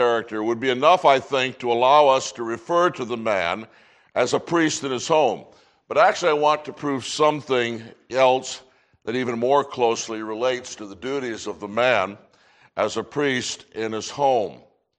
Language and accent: English; Michigan, United States; And I'm from Michigan, so allow this illustration.